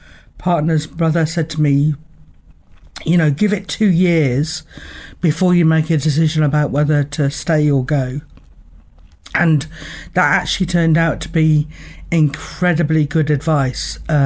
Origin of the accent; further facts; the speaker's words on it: London, United Kingdom; moved away; I come from London, you know.